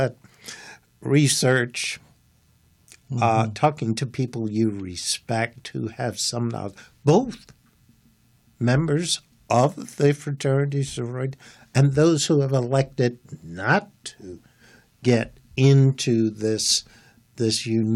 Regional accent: Bermuda; Well, as you may remember, I was born in Bermuda and I grew up there.

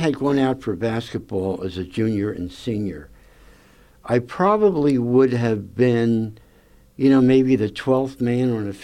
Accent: Mount Ephraim, New Jersey, United States; also born or lived in Philadelphia, United States; I was born in Philadelphia, lived there for the first 8 years of my life, attended first and second grade in Philadelphia Public Schools, third through eighth in Mount Ephraim Public Schools, and then high school at Audubon High School in Audubon, New Jersey.

